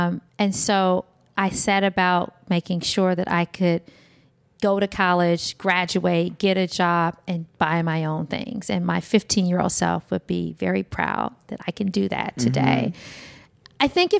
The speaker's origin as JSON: {"language": "English", "town": "Detroit", "region": "Michigan", "country": "United States", "tie": "born or raised there", "said": "You know, growing up in Detroit was fun. It was community, it was life, it was my childhood."}